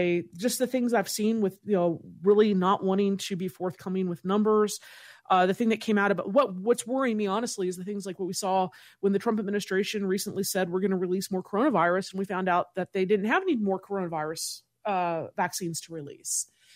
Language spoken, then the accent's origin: English; Kentucky, United States; and I'm originally from Kentucky